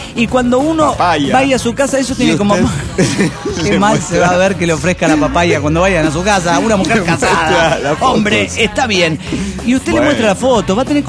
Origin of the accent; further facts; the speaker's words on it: Desaguadero, La Paz, Bolivia; de Desaguadero, Bolivia.